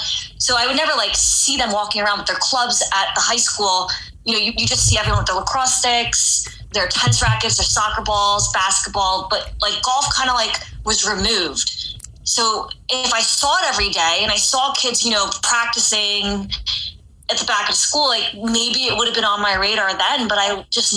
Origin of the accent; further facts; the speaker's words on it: New York, United States; sports were super big in the town that I grew up in on Long Island.